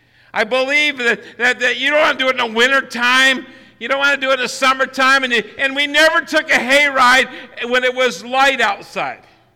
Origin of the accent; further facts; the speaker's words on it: United States; Growing up in Tioga County